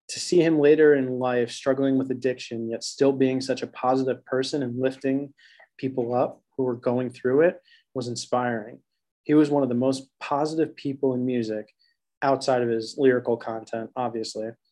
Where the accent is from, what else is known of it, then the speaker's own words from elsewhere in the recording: Red Bank, New Jersey, United States; born there; But I was born in Red Bank, New Jersey.